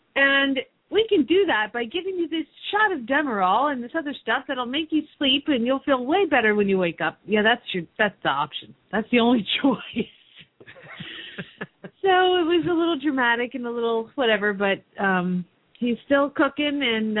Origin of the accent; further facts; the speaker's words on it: Phoenix, Arizona, United States; from Phoenix, Arizona